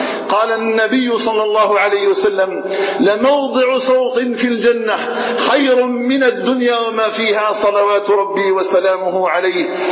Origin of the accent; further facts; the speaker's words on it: Algeria; اللهم اجعل بلدنا الجزائر آمنا مطمئنا